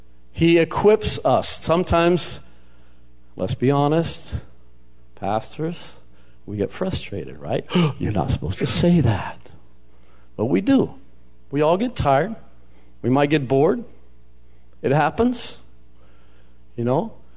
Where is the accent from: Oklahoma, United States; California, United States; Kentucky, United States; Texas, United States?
Texas, United States; Houston; I grew up in Houston, Texas.